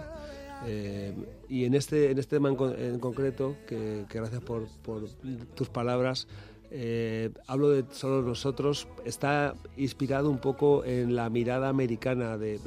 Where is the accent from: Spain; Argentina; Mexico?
Spain; Madrid, Community of Madrid; accent: Madrid; ya hace muchos años que no vivo en Aluche. Pero yo a día de hoy me preguntan, ¿de qué barrio eres de Aluche?